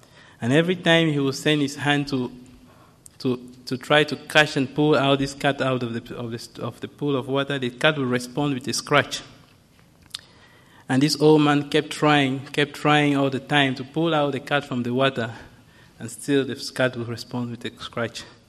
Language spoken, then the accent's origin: English; Cameroon; born there; I was born in Cameroon, and my parents were very devoted Christians.